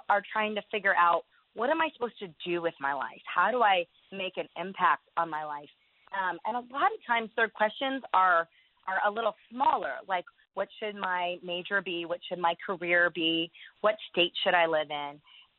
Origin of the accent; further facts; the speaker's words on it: United States; because being an American, East Asians are very intrigued in wanting to learn English and the American life.